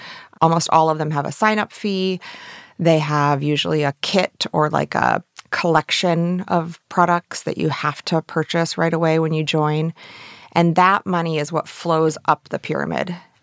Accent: Flint, Michigan, United States; I grew up outside of Flint, Michigan, like in a very rural area

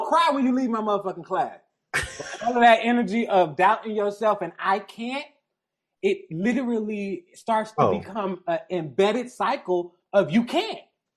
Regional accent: Detroit, Michigan, United States; Lee's is what we call it in Detroit. I'm from Detroit

